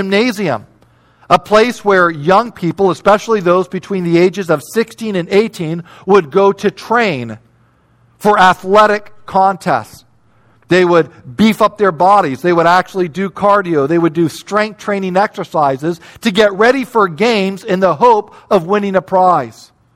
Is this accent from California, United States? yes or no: no; Chicago, Illinois, United States; I grew up in Chicago.